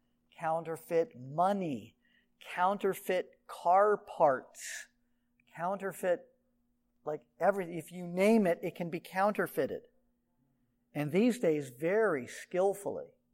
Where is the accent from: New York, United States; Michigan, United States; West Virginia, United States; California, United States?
California, United States; Los Angeles; I grew up in Los Angeles.